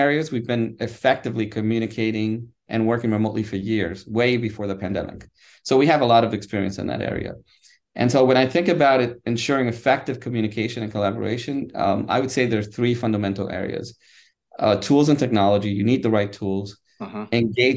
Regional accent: New York, United States; So I was born and raised in New York.

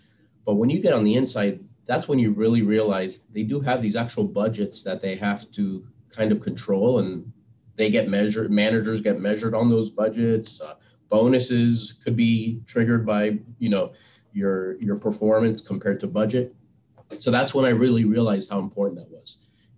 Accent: Miami, Florida, United States; Well, I'm a local Miami person. I was raised in Miami. I went to University of Miami for undergrad. Then I went to Florida State for law school. Soon after law school, I came back to Miami.

